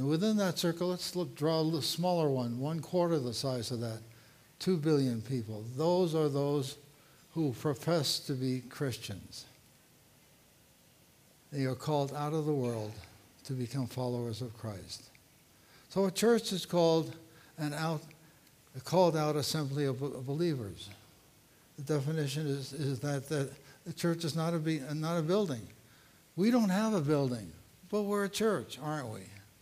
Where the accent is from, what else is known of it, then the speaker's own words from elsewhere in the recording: New York City, New York, United States; Here I am. I'm from New York City, and couldn't even remember West Point.